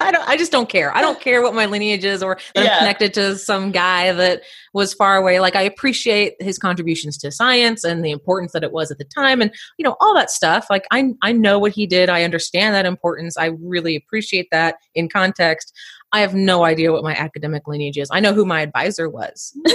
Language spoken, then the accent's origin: English; Indiana, United States; So I grew up in Indiana, which should be familiar.